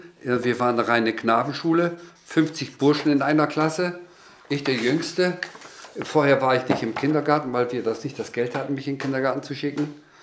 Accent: Lower Saxony, Germany; ich bin da in Südoldenburg zur Welt gekommen. Und zwar in einem Barackenlager haben wir da gelebt. Und zwar 8 Jahre haben wir entweder in dem Barackenlager, also mit Plumpsklo und Ziehbrunnen.

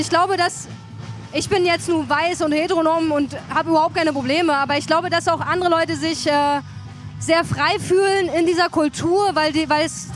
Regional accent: Chemnitz, Saxony, Germany; Und natürlich willst du nicht als Chemnitzer dann sagen

